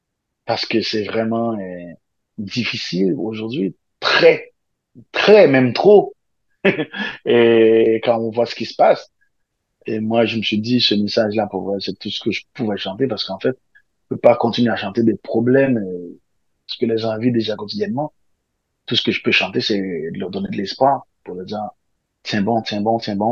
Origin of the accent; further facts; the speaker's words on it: Haiti; ce gars-là, je le regardais à la télé quand j'étais jeune à Haïti